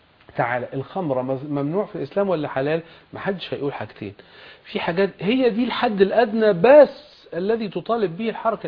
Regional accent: Egypt; انا زي حضرتك بالضبط، ما انا الا مصري وما انت الا مصرية

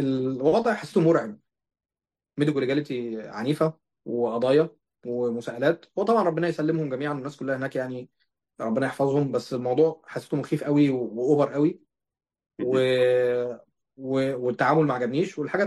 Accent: Egypt; والمشكله ان القضاء عندهم برضو بيطول زي عندنا في مصر يمكن برضو

